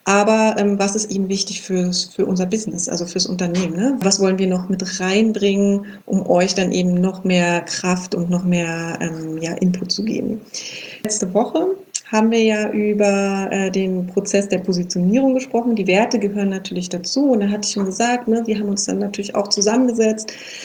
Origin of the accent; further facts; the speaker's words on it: Berlin, Germany; Wir kommen beide ja aus Berlin.